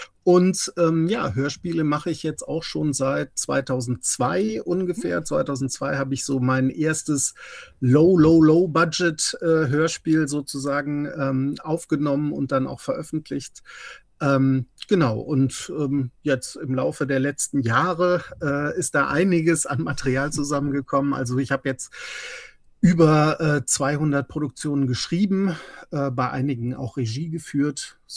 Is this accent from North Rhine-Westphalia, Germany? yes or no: yes; Bonn, North Rhine-Westphalia, Germany; born there; nicht weit entfernt von meinem Geburtsort Bonn entfernt.